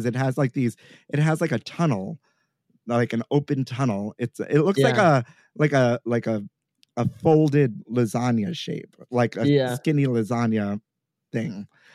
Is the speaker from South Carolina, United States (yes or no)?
no; New York City, New York, United States; You know, I grew up here in New York City, born and raised.